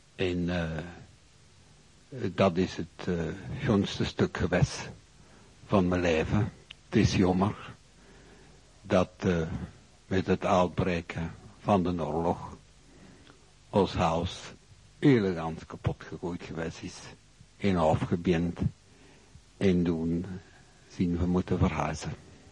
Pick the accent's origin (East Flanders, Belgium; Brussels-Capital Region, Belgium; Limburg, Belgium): Limburg, Belgium; Tongeren; also born or lived in Sint-Truiden; now in Hasselt, Belgium; gedurende mijn leven heb ik mijn jeugd doorgebracht in Tongeren en het grootste deel van mijn leven heb ik in Sint-Truiden doorgebracht. En nu woon ik al 5 jaar in Hasselt. Dus ik heb eigenlijk de hele provincie bewoond.